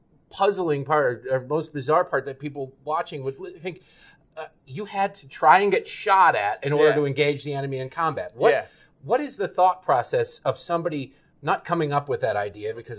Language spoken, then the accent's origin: English; Detroit, Michigan, United States; Hey, I grew up in Detroit. We don't have a pro team.